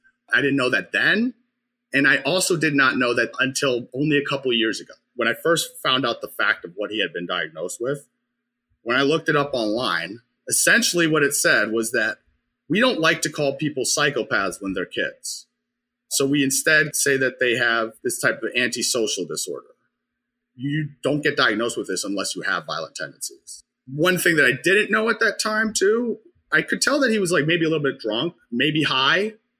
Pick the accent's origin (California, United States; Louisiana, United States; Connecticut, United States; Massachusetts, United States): Connecticut, United States; Norwalk; Yeah, my parents were both teachers. I grew up in Norwalk, Connecticut.